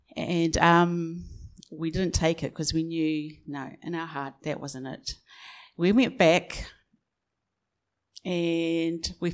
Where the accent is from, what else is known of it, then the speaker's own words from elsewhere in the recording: New Zealand; now in Australia; I wanted to share a story, our journey in regards to how we came from New Zealand to Australia and how that was God appointed.